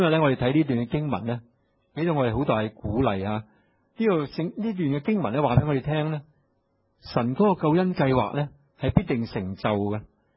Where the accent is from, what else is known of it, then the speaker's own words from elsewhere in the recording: China; 其實即係我哋中國人咧都有啲芥蘭咁樣嘅嚇